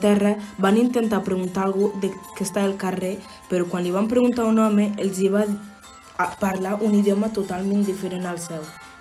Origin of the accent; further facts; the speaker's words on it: Soses, Catalonia, Spain; soc de Soses